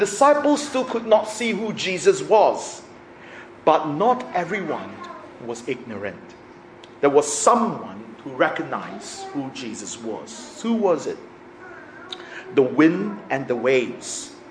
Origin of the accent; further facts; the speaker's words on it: Australia; also born or lived in United States; being an Australian, if you've lived in the U.S., you know, if you're an Australian without any credit history, American credit history, many people will not rent you their homes